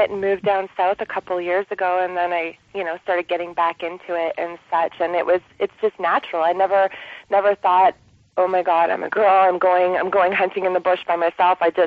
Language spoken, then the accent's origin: English; Ontario, Canada; born there; I was born in Northern Ontario, Manitowoc. It's a very small town.